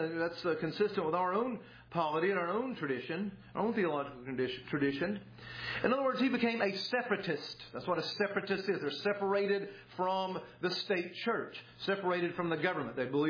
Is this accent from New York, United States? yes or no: no; Georgia, United States; I'm from North Georgia. I got to say that slowly, right?